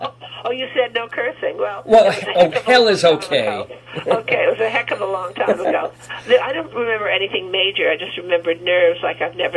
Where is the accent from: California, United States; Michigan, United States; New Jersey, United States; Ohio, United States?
New Jersey, United States; Jersey City; I was born in Jersey City. Mm-hmm. Grew up in New Jersey